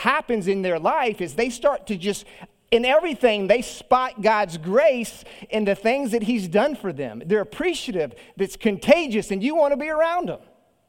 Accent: the South, United States; growing up in the South as a Southern Baptist preacher's kid, I've seen a lot of this, right?

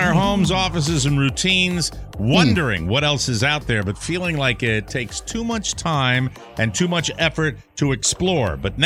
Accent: Fort Myers, Florida, United States; And now a little something-something from my hometown. Authorities are asking the public to help identify the man who broke into a Joe's Crab Shack in Fort Myers

